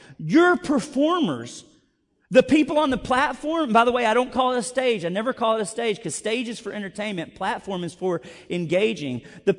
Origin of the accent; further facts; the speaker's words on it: Benton, United States; I grew up in Benton. I grew up thinking God was white and worship in heaven was going to be … maybe a little bit